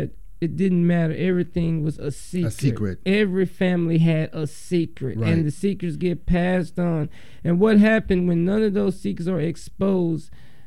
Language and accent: English; Alabama, United States; But what's so funny is growing up in Alabama, I never seen a psychiatrist building ads.